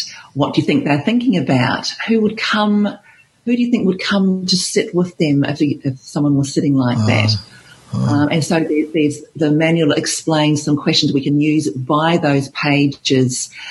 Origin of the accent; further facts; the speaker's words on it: Christchurch, Canterbury, New Zealand; and I'm from Christchurch, New Zealand originally, and they've had some horrendous earthquakes there.